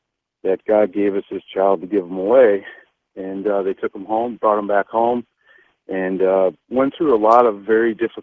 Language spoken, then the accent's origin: English; New York, United States; now in Nashville, United States; I grew up in Western New York, and he's down in Nashville visiting me right now for my birthday.